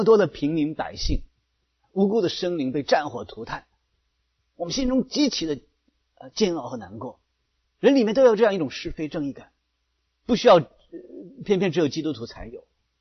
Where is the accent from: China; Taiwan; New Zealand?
China